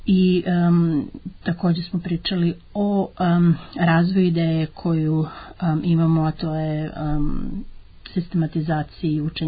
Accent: United Kingdom; jer mi smo svi iz Britanije i britanski državljani također

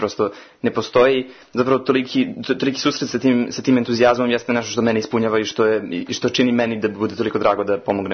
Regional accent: Belgrade, Serbia; ja dolazim iz Beograda, iz 13. Beogradske gimnazije.

